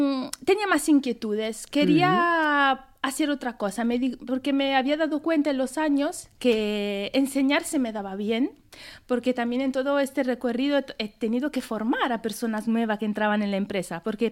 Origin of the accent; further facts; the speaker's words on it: Italy; Spanish is a second language; now in Spain; En Italia, que soy italiana, pero bueno, en España llevo 5 años.